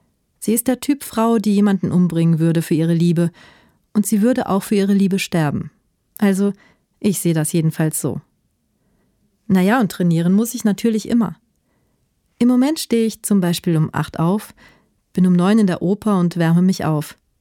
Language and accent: German; Georgia; also born or lived in St. Petersburg; Ich bin im Krieg in Georgien aufgewachsen. Meine Tante hat mich dann nach St. Petersburg geholt.